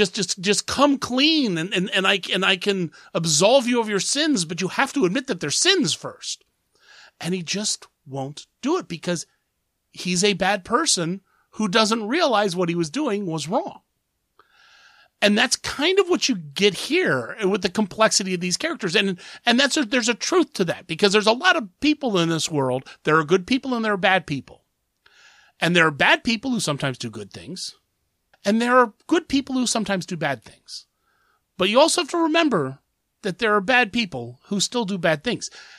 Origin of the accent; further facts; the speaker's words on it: Columbus, Ohio, United States; who's from Columbus, Ohio, my hometown.